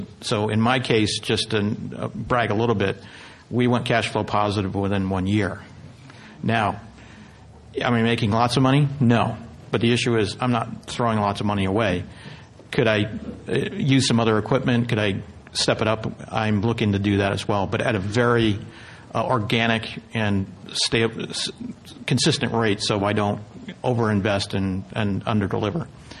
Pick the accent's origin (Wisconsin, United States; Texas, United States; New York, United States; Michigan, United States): Michigan, United States; Jackson; now in California, United States; I grew up in Jackson.